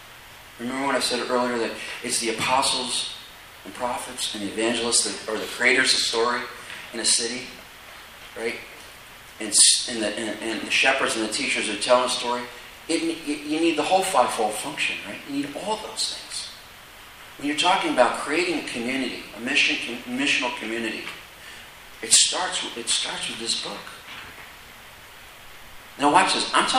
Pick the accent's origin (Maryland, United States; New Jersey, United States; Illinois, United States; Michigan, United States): New Jersey, United States; now in Tampa, United States; And I said, I'm from New Jersey.